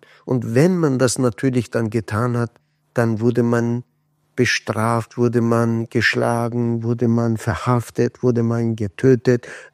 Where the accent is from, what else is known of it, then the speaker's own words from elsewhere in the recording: Maraş, Kahramanmaraş, Turkey; first language Kurdish; German is a second language; now in Austria; ich bin Kurde, ich habe eine andere Muttersprache, ja, ich komme aus Marasch und es ist halb kurdisch, Kurdistan